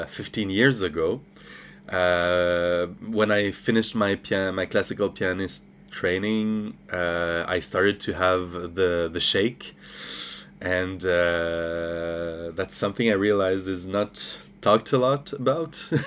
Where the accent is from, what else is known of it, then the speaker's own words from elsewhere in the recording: Montreal, Quebec, Canada; I come from Montreal or Jujage